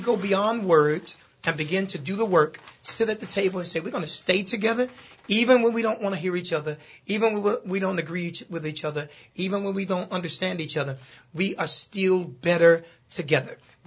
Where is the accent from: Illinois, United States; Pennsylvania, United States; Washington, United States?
Illinois, United States; Chicago; And, you know, in Chicago, I'm from Bronzeville.